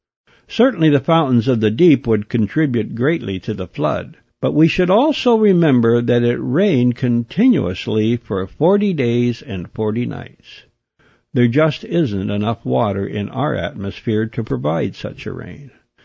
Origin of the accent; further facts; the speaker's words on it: Canada; And I'm not just saying that because I'm a Canadian.